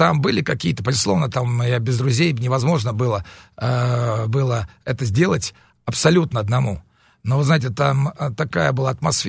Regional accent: Sevastopol, Ukraine; я родился на Украине и детство провел в Севастополе.

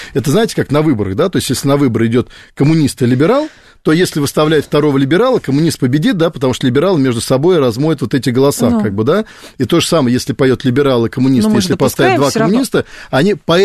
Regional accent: Moscow, Russia; как житель Москвы, коренной житель Москвы

